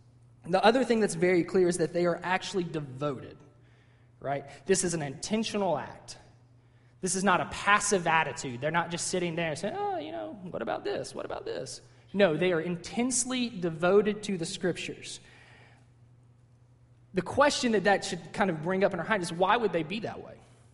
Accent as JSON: {"language": "English", "region": "Texas", "country": "United States", "tie": "born there", "said": "My dad's from Texas. I was born in Texas. That's just what I am."}